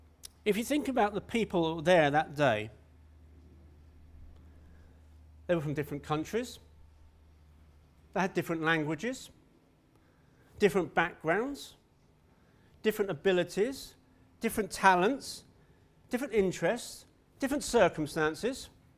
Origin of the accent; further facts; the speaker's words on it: Maidenhead, South East England, United Kingdom; 53 in September. That is old, yeah, you're right. I was born in Maidenhead, raised in Maidenhead, and I still live in Maidenhead. You can tell I'm a wanderer by nature. My mum and dad weren't Christians. God saved me at the age of 11